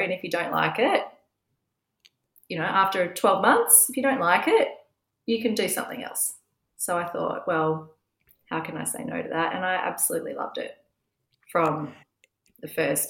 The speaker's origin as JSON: {"language": "English", "town": "Perth", "region": "Western Australia", "country": "Australia", "tie": "born there", "said": "I was born in Perth in Subiaco. I was actually born 3 months premature."}